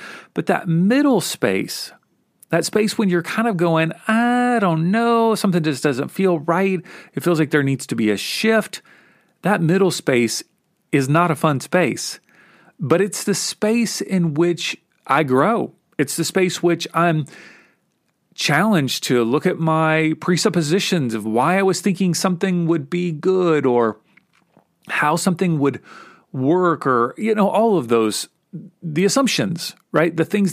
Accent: Kentucky, United States; Polish jokes about people in Poland were so popular in the 80s where I grew up in Kentucky.

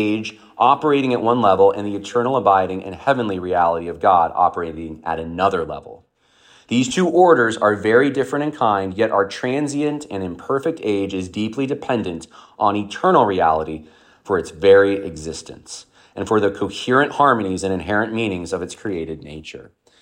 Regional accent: New York, United States; I've been growing up in New York. I've never seen anything like this.

